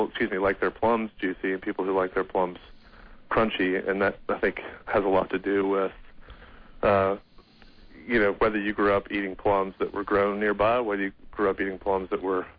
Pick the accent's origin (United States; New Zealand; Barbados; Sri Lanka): United States; Birmingham, Alabama; growing up in Birmingham, Alabama, I'm not sure that I'd ever eaten a plum